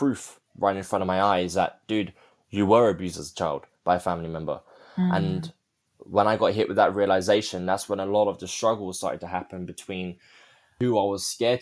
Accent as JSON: {"language": "English", "town": "Chiswick", "region": "London", "country": "United Kingdom", "tie": "born or raised there", "said": "So I grew up in West London in Chiswick."}